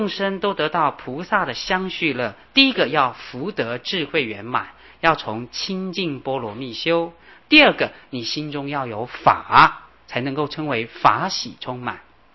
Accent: China; 那它比我们汉地的闭关还严格，我自己参加过。一般我们中国人哈，闭关就禁语很好，对不对？

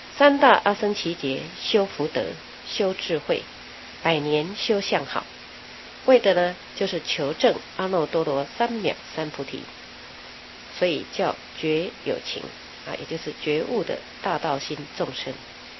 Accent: China; 那我们中国人最喜欢简单了，所以呢就只把它叫做菩萨两个字就好。

